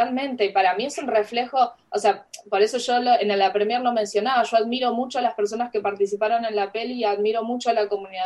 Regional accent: Lomas de Zamora, Buenos Aires Province, Argentina; porque yo soy de Lomas también

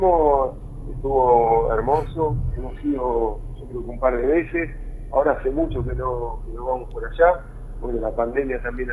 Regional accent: Buenos Aires, Argentina; nosotros también somos del interior porque somos de provincia de Buenos Aires

